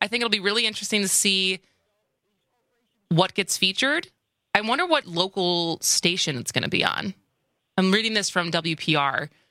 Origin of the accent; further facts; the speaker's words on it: Madison, Wisconsin, United States; growing up in Madison, Madison's great. I left, didn't think I was ever coming back, moved back to Wisconsin.